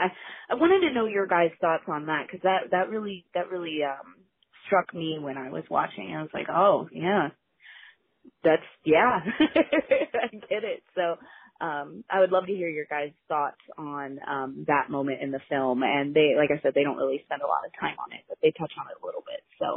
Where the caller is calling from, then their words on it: Ohio, United States; I'm calling from Ohio about the Soul episode that I just listened to.